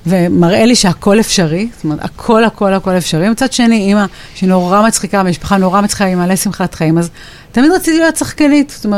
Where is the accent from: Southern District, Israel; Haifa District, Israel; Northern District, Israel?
Southern District, Israel; Ashkelon; גדלתי באשקלון, נולדתי באשקלון, ואימא שלי מרוקאית, אני יודע, ממשפחה מסורתית, עם כל מיני רבנים וכאלה סביבה, ואבא שלי ניצול שואה תאיסט.